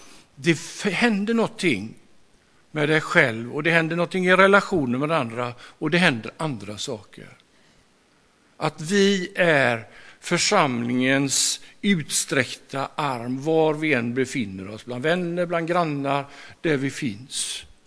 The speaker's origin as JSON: {"language": "Swedish", "town": "Lerum", "region": "Västra Götaland County", "country": "Sweden", "said": "Jag kommer från Lerum."}